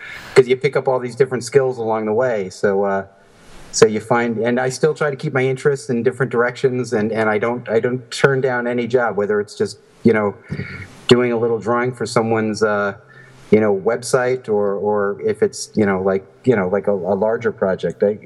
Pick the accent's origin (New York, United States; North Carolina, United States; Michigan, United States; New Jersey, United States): New York, United States; And I ended up moving to California. That's because my dad's work took him there, and so I was growing up in New York at the time.